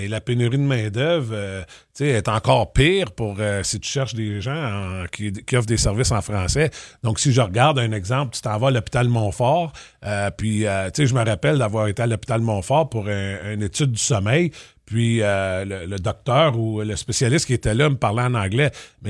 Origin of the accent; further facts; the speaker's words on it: Ontario, Canada; en tant que franco-ontarien, on est tout un peu coupable de...